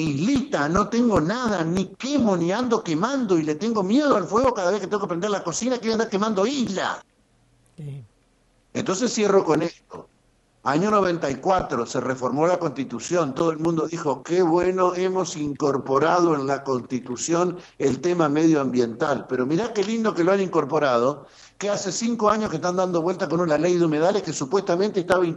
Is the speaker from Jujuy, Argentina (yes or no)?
no; Victoria, Entre Ríos, Argentina; nosotros somos de Victoria, pero yo no quemo islas?